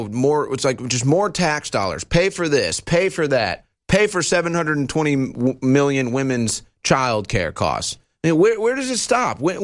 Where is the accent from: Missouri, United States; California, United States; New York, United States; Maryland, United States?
Missouri, United States; St. Louis; I come from St. Louis that used to have huge manufacturing districts all shut down when the jobs got sent to China.